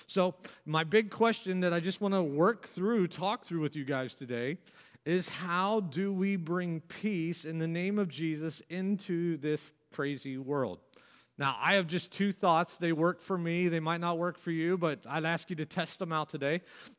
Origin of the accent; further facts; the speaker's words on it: United States; I'm an American through and through.